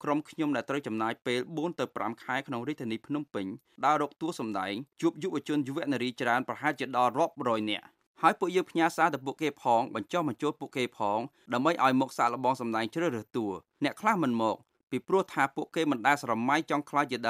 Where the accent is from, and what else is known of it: France; born or raised there